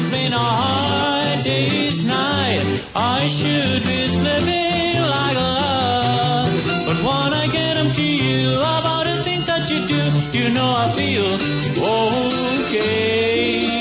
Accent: Bogotá, Colombia; somos 3 rolos y un laboyano

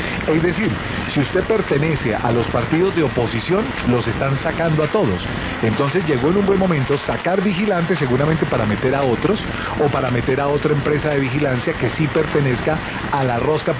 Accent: Bogotá, Colombia; a uno le duele como bogotano

